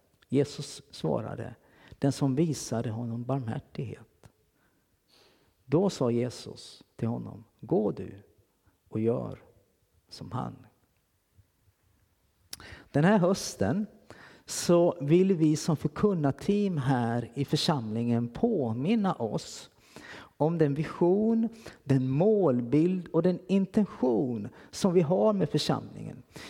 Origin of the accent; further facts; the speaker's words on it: Kalmar, Kalmar County, Sweden; I Kalmar. Där jag kommer från. Det hör ni nu, va? När jag pratar så här.